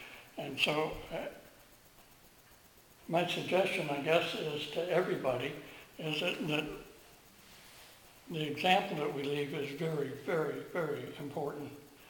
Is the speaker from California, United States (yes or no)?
no; New York, United States; born there; to where I was born in New York